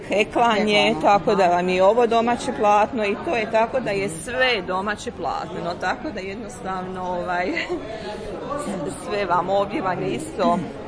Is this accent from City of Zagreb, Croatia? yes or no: no; Bukovlje, Brod-Posavina County, Croatia; born there; now in Stupnik, Croatia; U Stupnik sam udana, inače sam rodom iz Bukovlja.